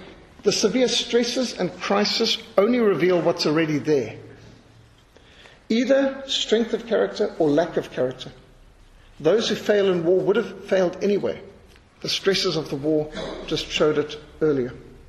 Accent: Zimbabwe; for all of us who had the privilege of growing up in Rhodesia.

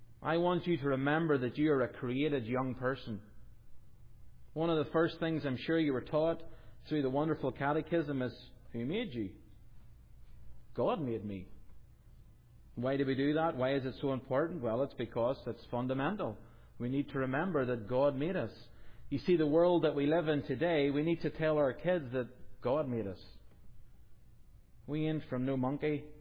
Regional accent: Northern Ireland, United Kingdom; if I was to ask you who King Billy was for us as Northern Irish people, you'd go, who?

